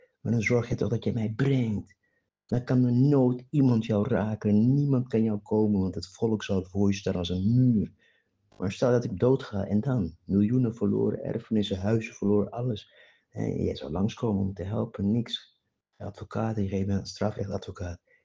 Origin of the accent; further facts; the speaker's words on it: Klaaskreek, Brokopondo, Suriname; Waar ik vandaan kom in de Klaaskreek, daar is de goudader. Met mijn oma liep ik vroeger door de jungles